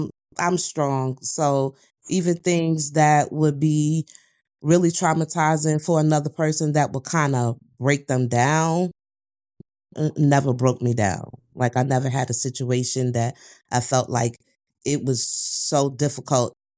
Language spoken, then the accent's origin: English; New York, United States; But if you knew and understand how it is growing up in New York, when I was growing up, you have to be tough.